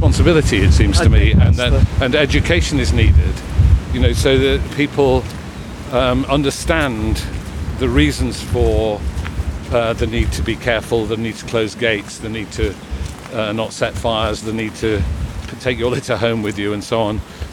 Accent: Sheffield, Yorkshire and the Humber, United Kingdom; I feel empathy with, because I come from Sheffield.

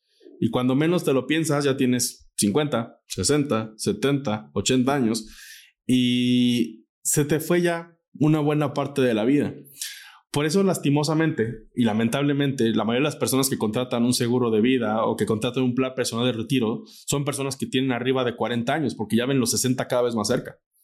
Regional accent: Mexico; Si nosotros como mexicanos supiéramos manejar bien una tarjeta de crédito

